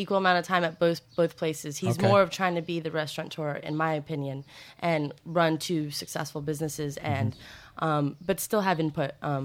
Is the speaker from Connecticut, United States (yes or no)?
no; Florida, United States; now in New York, United States; I grew up in Florida, and so when I moved to New York, it was just kind of like a culture shock